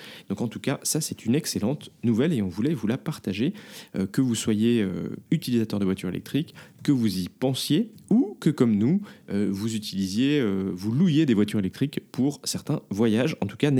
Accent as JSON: {"language": "French", "country": "France", "lives_now": "Belgium", "said": "parce que on est français mais on habite en Belgique"}